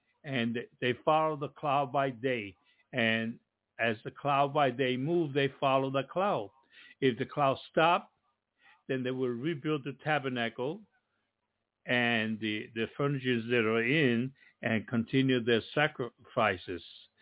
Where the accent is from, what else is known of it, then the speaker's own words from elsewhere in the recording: Brooklyn, New York, United States; I know from growing up in Williamsburg, Brooklyn, and living amongst the Jewish people there